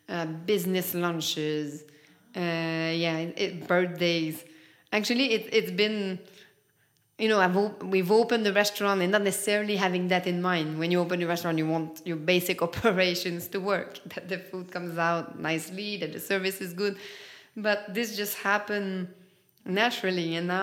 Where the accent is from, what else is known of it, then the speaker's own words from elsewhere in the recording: Canada; I mean, I'm Canadian. I'm a big lover of Christmas time.